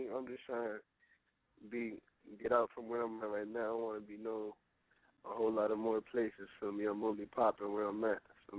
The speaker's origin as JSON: {"language": "English", "town": "Bridgeport", "region": "Connecticut", "country": "United States", "said": "I'm from Bridgeport, CT, Connecticut, 203."}